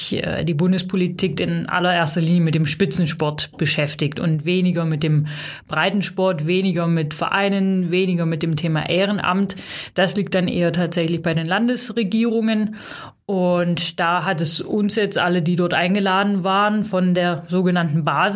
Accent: Saxony-Anhalt, Germany; ich komme ursprünglich aus Sachsen-Anhalt

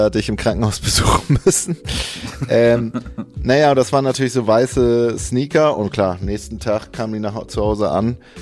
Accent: Bremen, Germany; Ich bin wirklich ganz krass im Vorort von Bremen aufgewachsen, behütet, hab Gymnasium besucht

